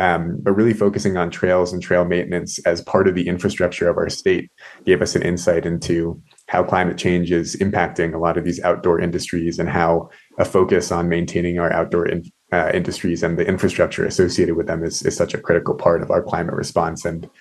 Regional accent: West Gardiner, Maine, United States; I'm a lifelong Mainer. So I grew up in Central Maine in West Gardner. And then I went to school out in Lewiston at Bates College

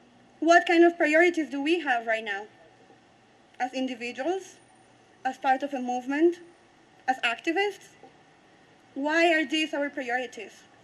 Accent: Bolivia; English is a second language; and I am from Bolivia. I was home this summer

